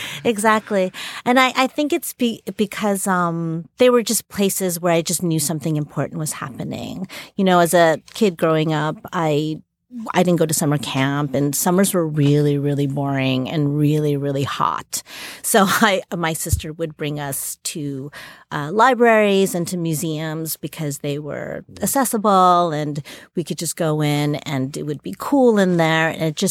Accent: New York City, New York, United States; I grew up in New York City, and so I've always had a real fascination with museums.

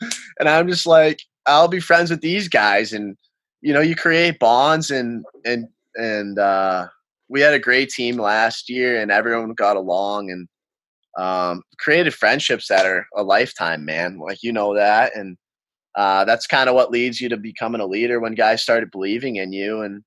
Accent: Massachusetts, United States; Well, I'm from Mass.

